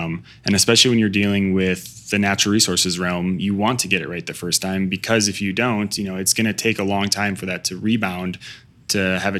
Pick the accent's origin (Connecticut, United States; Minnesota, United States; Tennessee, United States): Minnesota, United States; Yeah, so, you know, originally I'm from Minnesota.